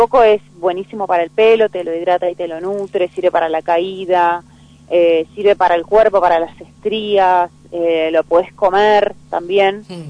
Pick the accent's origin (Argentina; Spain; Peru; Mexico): Argentina; Buenos Aires; now in El Bolsón, Argentina; nosotros vivimos acá hace 2 años aproximadamente y para venirnos al Bolsón, somos oriundos de Buenos Aires